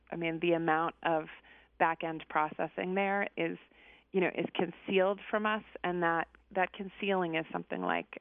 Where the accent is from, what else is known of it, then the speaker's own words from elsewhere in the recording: New Hampshire, United States; My hometown in New Hampshire installed a giant mainframe computer in the middle of town